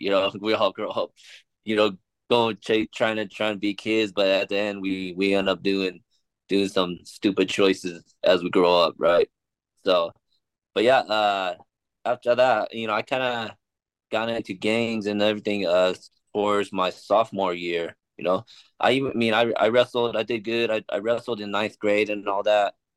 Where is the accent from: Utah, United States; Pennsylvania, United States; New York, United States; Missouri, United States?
Utah, United States; Midvale; where I grew up was like around Midvale, Utah. Back then, it was like a lot of gangbanging around the Latinas.